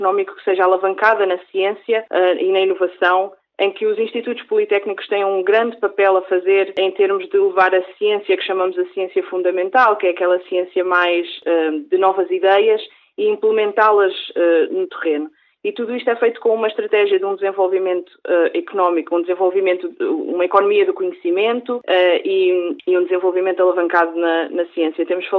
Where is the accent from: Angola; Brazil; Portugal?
Portugal; Tomar, Santarém; also born or lived in United Kingdom; now in Entroncamento, Portugal; eu tenho 33 anos, sou natural de Tomar, moro no entroncamento, mas trabalho em Lisboa